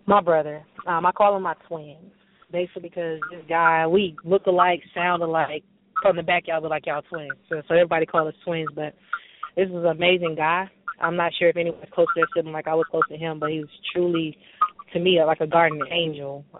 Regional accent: Las Vegas, Nevada, United States; now in Birmingham, United States; I am originally from Las Vegas, Nevada, but currently I'm in Birmingham, Alabama. I am the youngest of two, and I've been doing music for a while.

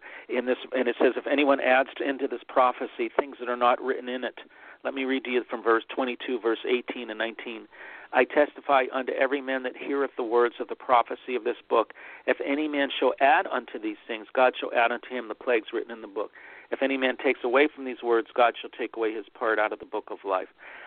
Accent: Pennsylvania, United States; like Three Mile Island in my home state of Pennsylvania.

